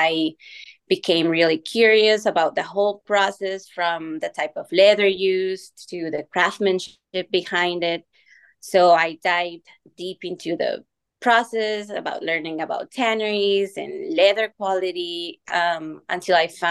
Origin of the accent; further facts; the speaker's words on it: Mexico; moved away as an adult; now in United States; I was actually born and raised in Mexico. I came to the US as an international student.